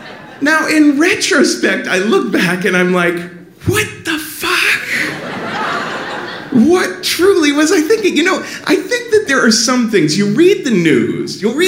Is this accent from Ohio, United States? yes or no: yes; Cincinnati, Ohio, United States; So it was very hard for me growing up in Cincinnati because, you know, it's not like homosexuality doesn't exist there.